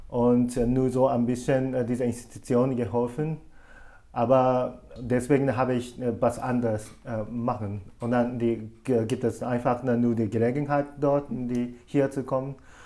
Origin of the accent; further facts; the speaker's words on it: Japan; German is a second language; aber wenn ich nach Japan zurückgehe und dann in meine Heimatstadt bleibe, das passiert gar nicht.